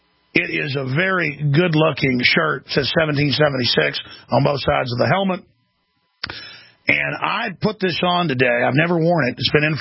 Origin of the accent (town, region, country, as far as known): Chicago, Illinois, United States